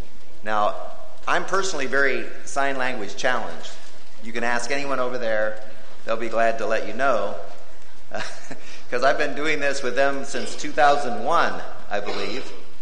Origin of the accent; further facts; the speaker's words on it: Texas, United States; I am from Texas for a little while yet.